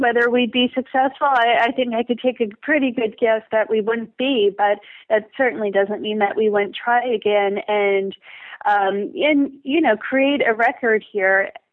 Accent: United States; although I'm an American

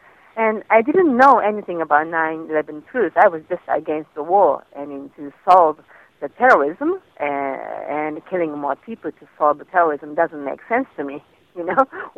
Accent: Tokyo, Japan; now in Chiba, Japan; mother of four children living in the countryside, born and raised in Tokyo, but living in the countryside of Chiba

